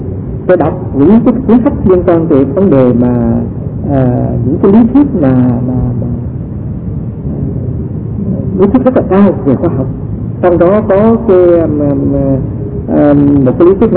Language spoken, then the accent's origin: Vietnamese; Myanmar; Tôi sinh trưởng ở vùng Miến Điện nhưng lại được giáo dục ở trong cái một cái trường học mà theo cái truyền thống Tây phương.